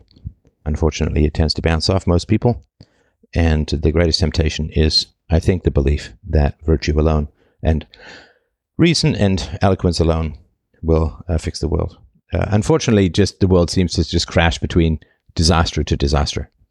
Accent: England, United Kingdom; when I was growing up in England, post-boarding school

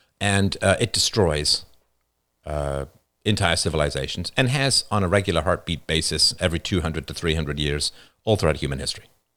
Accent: United Kingdom; It's like, it means I'm British and I know how to have a good time.

